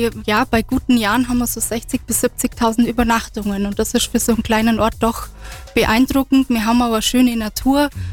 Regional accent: Diepolz, Bavaria, Germany; Ich bin gebürtige Allgäuerin aus dem Oberallgäu, in Diepholz bei Immenstadt aufgewachsen.

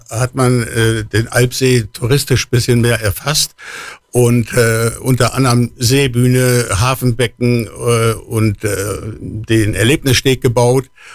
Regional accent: Lower Saxony, Germany; now in Allgäu, Germany; Ich komme aus dem Norden, direkt aus Niedersachsen, bin auch da früher mal ein bisschen gesurft

